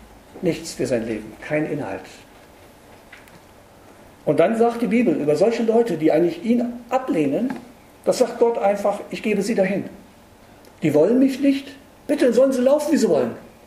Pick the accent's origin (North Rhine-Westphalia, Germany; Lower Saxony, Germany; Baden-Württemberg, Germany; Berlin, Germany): Berlin, Germany; Ich komme aus Berlin, Hauptstadt der Gottlosen, sage ich immer gerne.